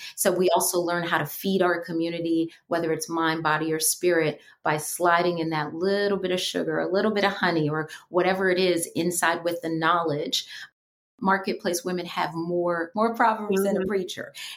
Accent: New York City, New York, United States; including growing up in New York City

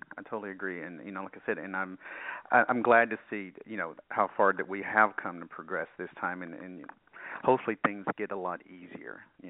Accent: the South, United States; I was brought up in the South with, you know, this big religious background

